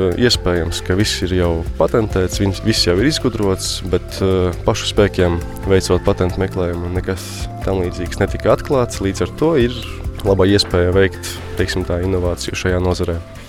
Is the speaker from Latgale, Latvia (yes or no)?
yes; Rēzekne, Latgale, Latvia; esmu no Rēzeknes, absolvēju Rēzeknes 5. vidusskolu.